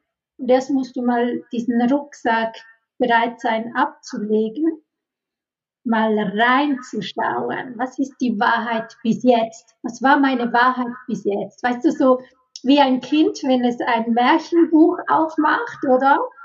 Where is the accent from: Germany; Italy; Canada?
Italy; ich als Italienerin